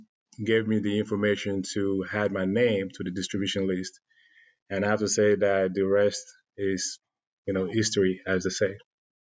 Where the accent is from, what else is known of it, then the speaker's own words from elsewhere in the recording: Nigeria; now in United States; I can remember growing up in Nigeria